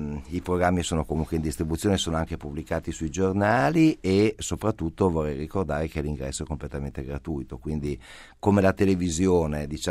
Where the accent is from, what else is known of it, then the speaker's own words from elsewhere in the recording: Turin, Piedmont, Italy; poi lo dico da torinese